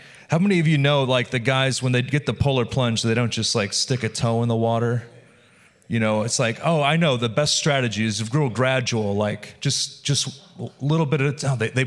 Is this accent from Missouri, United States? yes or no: yes; Missouri, United States; also born or lived in Chicago; I was from Chicago. I was born in Chicago. I grew up in Missouri, so I knew Moody was from Chicago.